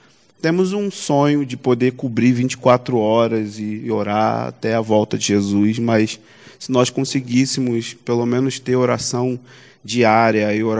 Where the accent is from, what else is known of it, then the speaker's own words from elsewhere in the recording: São Gonçalo, Rio de Janeiro, Brazil; Eu sou de São Gonçalo, como disse o Roberto, fica no Rio de Janeiro